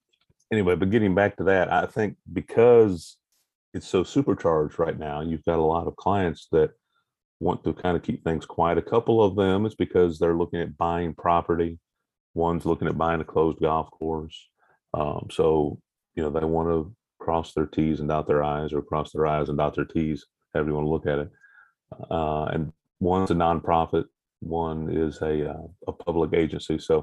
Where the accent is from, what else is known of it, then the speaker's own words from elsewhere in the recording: Indiana, United States; You know, I grew up in Indiana, so I'm still waiting